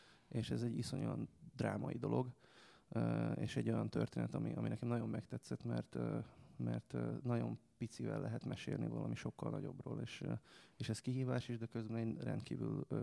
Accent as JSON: {"language": "Hungarian", "country": "Serbia", "tie": "born there", "said": "Hát én Jugoszláviában születtem"}